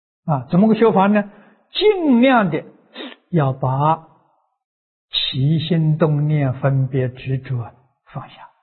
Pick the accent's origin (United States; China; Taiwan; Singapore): China; 我们中国人习惯叫老师